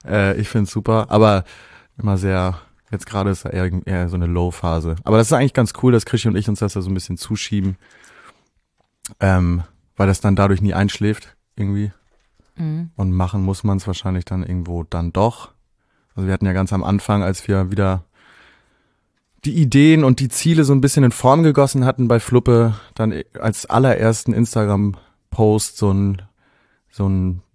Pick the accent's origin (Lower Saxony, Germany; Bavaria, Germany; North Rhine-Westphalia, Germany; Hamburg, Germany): Hamburg, Germany; Volksdorf; Stromzäune gab es bei uns in Volksdorf tatsächlich auch. Also es gab ja so die ersten Weiden.